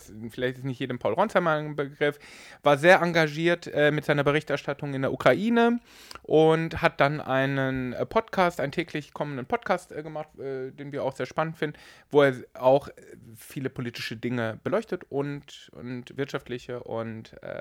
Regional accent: North Rhine-Westphalia, Germany; born there; Ich komme ja auch aus dem Ruhrgebiet. Du würdest das nicht sagen. Ich bin aber im Ruhrgebiet geboren, sagen wir mal so.

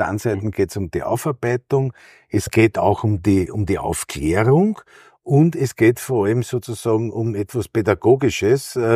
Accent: Vienna, Austria; Es freut mich natürlich als Wiener oder auch als Wiener Mandatar sehr

